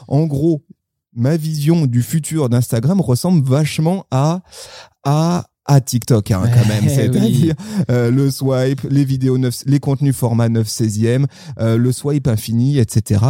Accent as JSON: {"language": "French", "town": "Lyon", "region": "Auvergne-Rhône-Alpes", "country": "France", "said": "On aime bien quand les gens se déplacent à Lyon, hein, comme ça on peut leur faire découvrir notre jolie ville"}